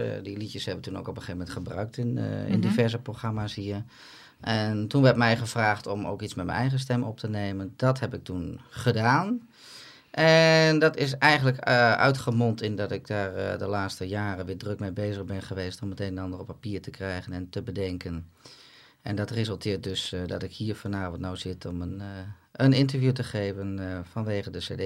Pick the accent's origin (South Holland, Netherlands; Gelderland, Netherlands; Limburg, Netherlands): Gelderland, Netherlands; Zutphen; Nou, ik kom uit Zutphen.